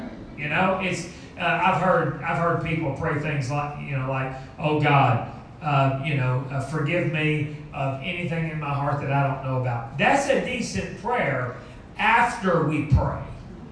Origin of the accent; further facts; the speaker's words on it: Fort Smith, Arkansas, United States; Brother Lumpkin was my pastor growing up in Fort Smith, Arkansas, and he said this.